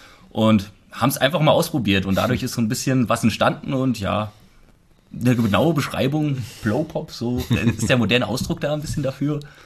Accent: Wackenzell, Hesse, Germany; Ja, ich komme aus Wackenzell bei Hünfeld.

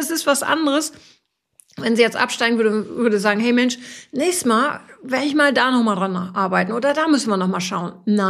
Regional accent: Lower Saxony, Germany; ich komme aus Friesland, für mich ist jeder Hügel ist ein Berg, ein wirklicher Berg. Ich komme vom Plattenland.

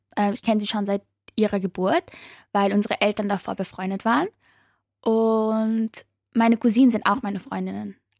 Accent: Kosovo; now in Graz, Austria; ich bin 16 Jahre alt, ich komme aus Graz und ursprünglich aus dem Kosovo.

